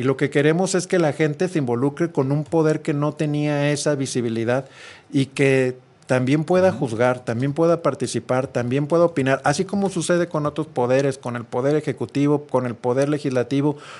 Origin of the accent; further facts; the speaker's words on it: Nuevo León, Mexico; pues yo soy de Nuevo León y cuando tengo que hacer un trámite de la Suprema Corte me tengo que trasladar.